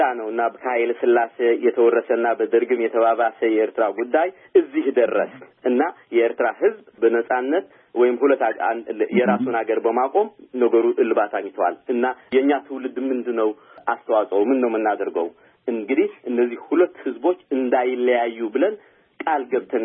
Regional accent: Eritrea; እኔ እንግዲህ ኤርትራ ነው የተወለድኩት ኤርትራ ነው ያደግኩት ከመሃል ሀገር ሰዎች ጋር ነው የተማርኩት አስመራ ዩኒቨርሲቲ

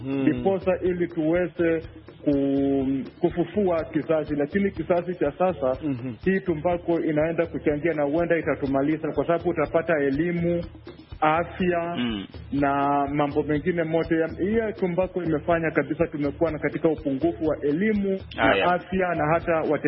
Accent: Ilungu, Vihiga County, Kenya; hasa katika kijiji changu chenye natoka huko sehemu za Ilungu Bunyore katika jimbo kuu la Vihiga.

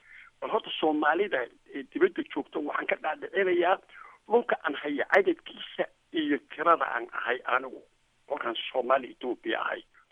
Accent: Jijiga, Somali Region, Ethiopia; anugu waxaan ku dhashay magaalada Jigjiga 1941 baan ku dhashay. waxaan jira 75 bay taagan tahay.

